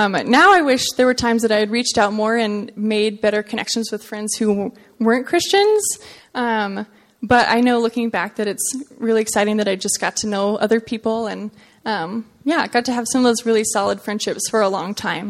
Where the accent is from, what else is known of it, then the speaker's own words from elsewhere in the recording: Manteca, California, United States; I'm from Manteca, so East Union.